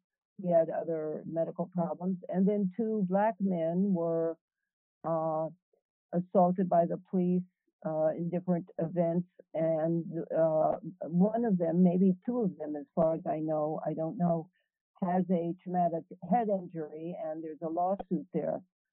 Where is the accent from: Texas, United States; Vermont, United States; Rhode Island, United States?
Vermont, United States; Burlington; I'm from Burlington, Vermont, and we're kind of in the throes of the decision making